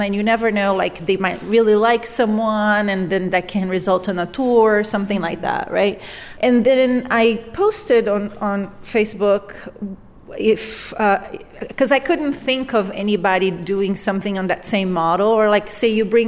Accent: Brazil; now in United States; I didn't grow up here, and where I grew up in Brazil, when you say someone is an artist

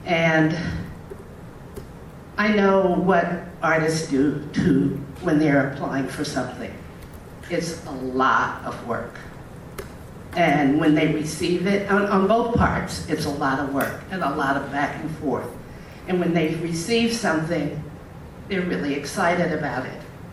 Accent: Berkeley, California, United States; also born or lived in San Francisco; I was born in San Francisco in the Western Addition, but I was raised in Berkeley. Half my family lived in that community.

